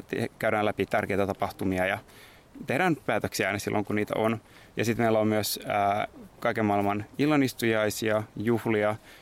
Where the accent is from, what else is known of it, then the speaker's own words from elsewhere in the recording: Uusimaa, Finland; itse olen myös kotoisin pääkaupunkiseudulta.